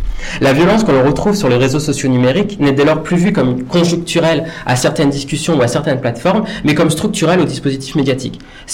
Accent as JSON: {"language": "French", "country": "France", "said": "parce qu'il y a des gilets jaunes et que je suis français"}